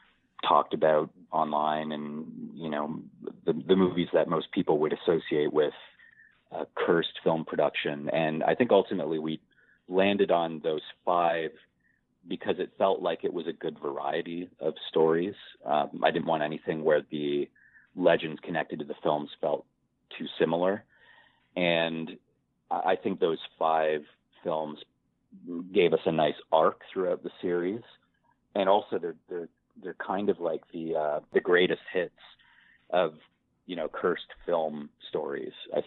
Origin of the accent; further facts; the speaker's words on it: Niagara, Ontario, Canada; where I grew up in Niagara. There was a drive-in theater and it was hit by a tornado